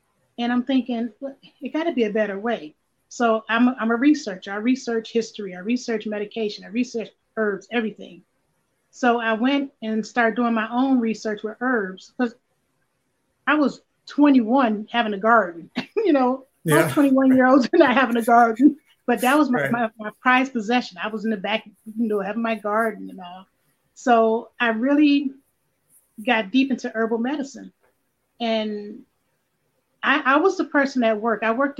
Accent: Cleveland, Ohio, United States; I grew up in Cleveland. You know, went to Cleveland Public Schools.

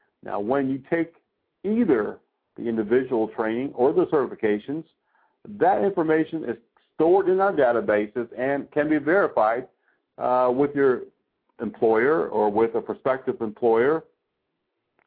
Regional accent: Connecticut, United States; Scott is in my home state of Connecticut.

